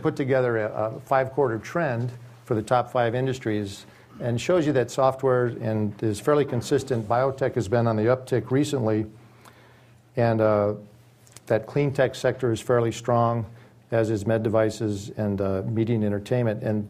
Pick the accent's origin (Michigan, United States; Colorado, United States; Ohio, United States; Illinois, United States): Michigan, United States; I know my home state of Michigan is really making a push to attract venture-funded companies